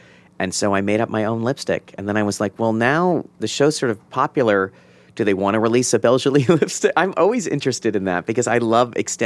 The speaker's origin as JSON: {"language": "English", "town": "Baltimore", "region": "Maryland", "country": "United States", "tie": "born or raised there", "said": "That was all because I grew up in Baltimore."}